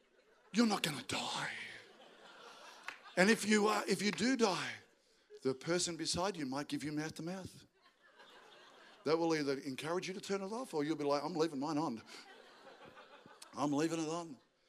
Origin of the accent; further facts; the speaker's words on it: Albury, New South Wales, Australia; when I was a kid, I grew up in Albury, it's hot.